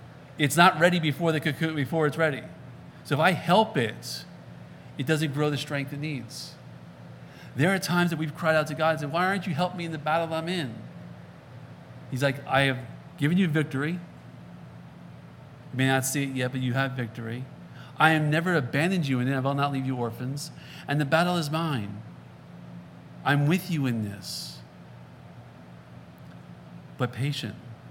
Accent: Northeast, United States; Growing up in the Northeast, we had those hornet nests and stuff.

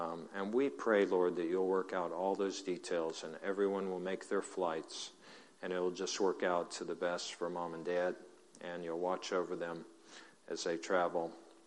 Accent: San Antonio, Texas, United States; born there; I was born in San Antonio

